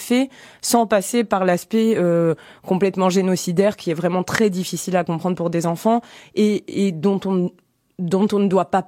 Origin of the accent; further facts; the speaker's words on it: Bordeaux, Nouvelle-Aquitaine, France; donc je suis bordelaise pour ceux qui ne le savent pas